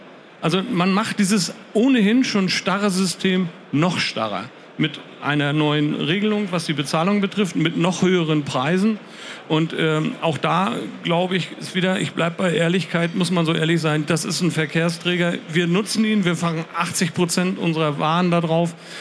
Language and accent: German; Hamburg, Germany; Das sind wir beide als Hamburger